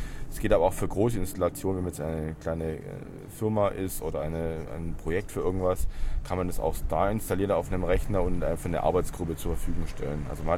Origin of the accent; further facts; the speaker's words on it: Stuttgart, Baden-Württemberg, Germany; ich komme aus Stuttgart.